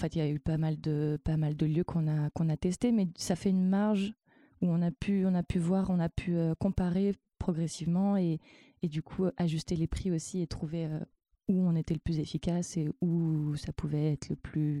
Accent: Provence-Alpes-Côte d'Azur, France; moi j'ai grandi dans le Vaucluse, c'est un lieu très, très productif, notamment en fruits et en légumes.

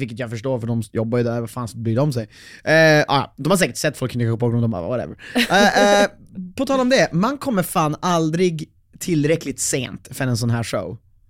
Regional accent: Vindeln, Västerbotten County, Sweden; now in Stockholm, Sweden; de människor jag har känt längst kommer ju från Umeå och Vindeln där jag är från.

